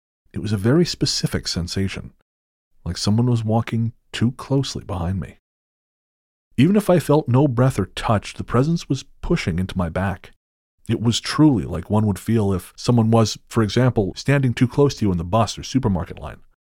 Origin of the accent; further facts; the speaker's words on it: Latvia; English is a second language; My hometown in Latvia is bisected by a river